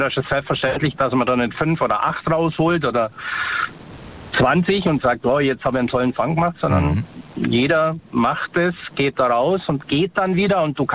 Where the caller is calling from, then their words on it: Ludwigsburg, Baden-Württemberg, Germany; bin aus Ludwigsburg.